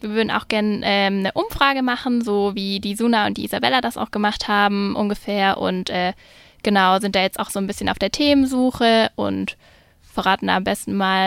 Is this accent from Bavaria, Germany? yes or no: no; Tübingen, Baden-Württemberg, Germany; Also ich komme aus Tübingen und bin hier eben auch aufgewachsen